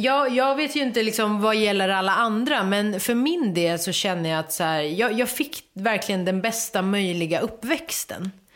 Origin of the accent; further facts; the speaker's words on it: Akalla, Stockholm County, Sweden; Jag är ju född på 80-talet. Jag är uppvuxen i Akalla.